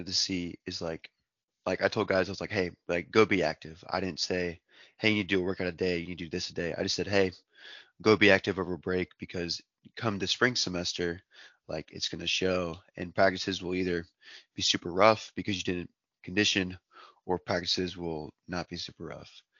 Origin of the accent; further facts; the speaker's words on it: Huntsville, Alabama, United States; Nashville's pretty big, and I'm from Huntsville. So Frisbee's pretty big around here.